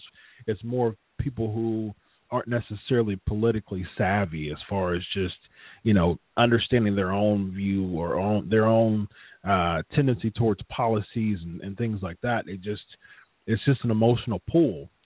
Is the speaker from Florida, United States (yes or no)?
no; Ohio, United States; And, I'm from Ohio